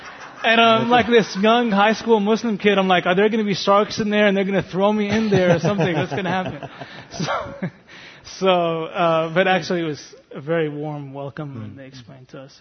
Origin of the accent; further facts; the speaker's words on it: United States; I mean, I was born and raised in America